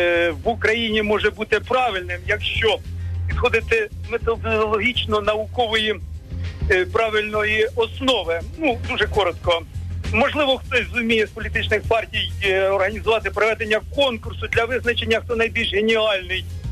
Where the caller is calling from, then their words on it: Poltava Oblast, Ukraine; з Полтавщини.